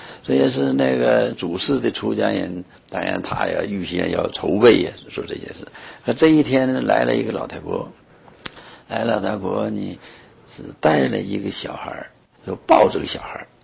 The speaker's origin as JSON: {"language": "Chinese", "region": "Northeast China", "country": "China", "said": "我是东北人呢"}